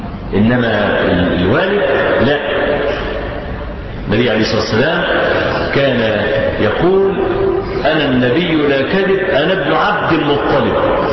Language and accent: Arabic; Egypt; إحنا عندنا في مصر لما يكون واحد بيعمل أي حاجة كده